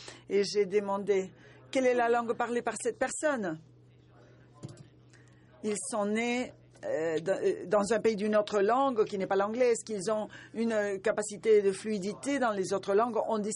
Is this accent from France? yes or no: no; Argentina; je viens de l'Argentine.